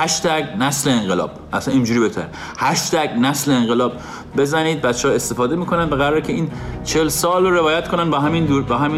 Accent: Iran; moved away; من زدم از ایران بیرون، مهاجرت کردم، تن به مهاجرت دادم

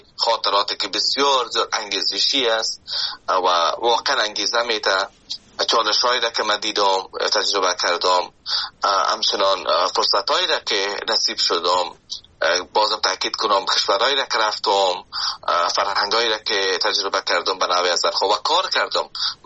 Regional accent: Afghanistan; moved away as an adult; now in Canada

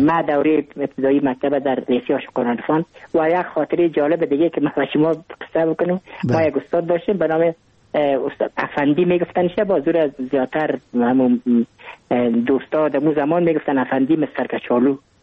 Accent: Kabul, Afghanistan; ما متولد کابل هستم، در نایی اول کابل تولد شدیم.

